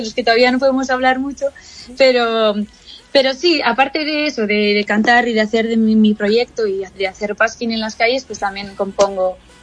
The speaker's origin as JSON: {"language": "Spanish", "town": "Bermeo", "region": "Basque Country", "country": "Spain", "said": "Soy de Bermeo, sí."}